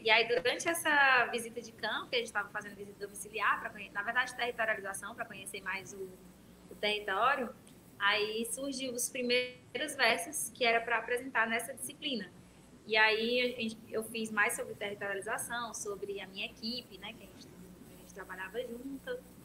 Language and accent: Portuguese; Bela Cruz, Ceará, Brazil; born there; now in Cruz, Brazil; eu sou aqui do Ceará. Eu nasci numa cidade bem pequena, que chama Bela Cruz. E atualmente eu moro em uma cidade vizinha, que chama Cruz, que é até onde tem o aeroporto internacional.